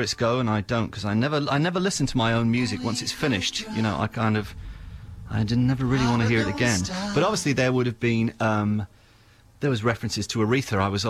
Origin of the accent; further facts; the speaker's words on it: Wales, United Kingdom; when I was growing up in South Wales